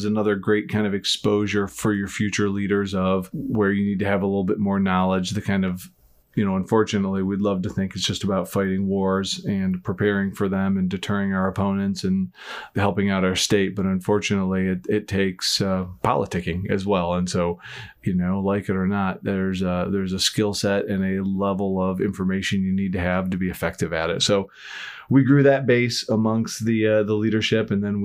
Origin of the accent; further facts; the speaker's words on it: South Carolina, United States; they know that we're nice people from South Carolina